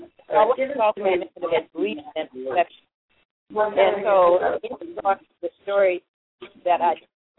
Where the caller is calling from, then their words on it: Las Vegas, Nevada, United States; I'm calling in from Las Vegas, Nevada